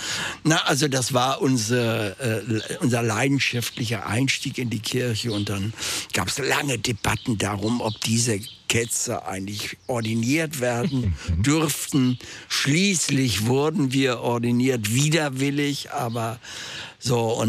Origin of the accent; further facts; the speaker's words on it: Hamburg, Germany; Ja, ich bin in Hamburg geboren und war da auch auf einem naturwissenschaftlichen Gymnasium